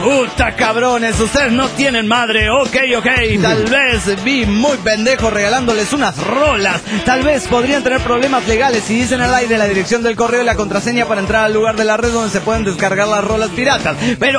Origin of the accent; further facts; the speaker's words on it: Cancún, Quintana Roo, Mexico; arqui de Cancún, Quintana Roo, México.